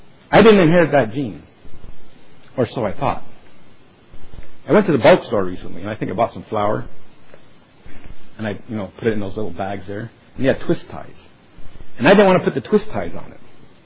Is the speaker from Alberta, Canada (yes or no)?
no; Toronto, Ontario, Canada; born there; I was born in Toronto, but it is a Dutch name.